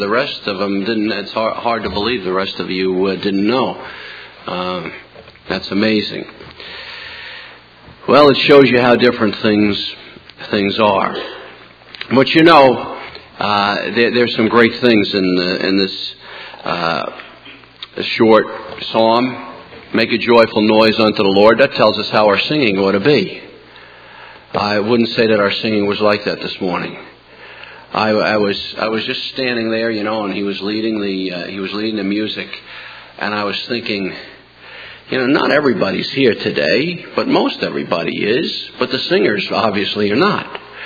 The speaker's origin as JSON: {"language": "English", "region": "New Jersey", "country": "United States", "tie": "born or raised there", "said": "When I was a youngster in school, growing up in New Jersey, kindergarten through 12th, every single day in the public school, they read the Bible and they prayed."}